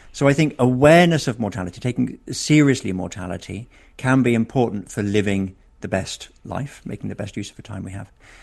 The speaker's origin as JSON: {"language": "English", "region": "England", "country": "United Kingdom", "said": "I'm an Englishman, right?"}